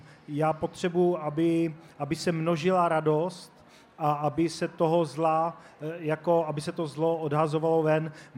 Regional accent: Olomouc, Olomouc Region, Czechia; já sám jsem z Olomouce a baví mě ten kulturní kvas, který tady teď probíhá

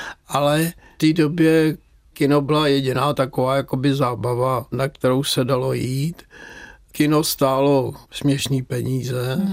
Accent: Prague, Czechia; No právě, já jsem rodákem ne z Prahy. Já jsem rodákem z Libně.

